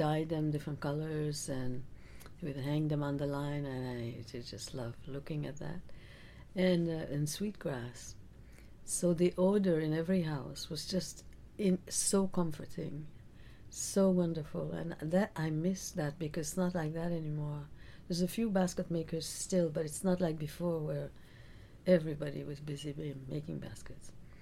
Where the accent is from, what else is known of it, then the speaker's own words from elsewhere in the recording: Odanak, Quebec, Canada; Odenak was very different than, what I was saying before.